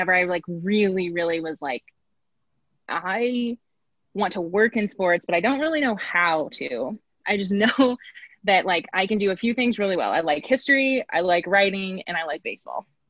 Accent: Mount Pulaski, Illinois, United States; I'm from Mount Pulaski, Illinois, which is a super tiny town in central Illinois.

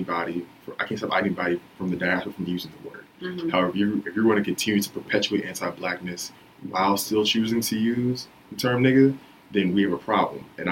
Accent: New York, United States; I, you know, have friends from New York. You know, we're from New York.

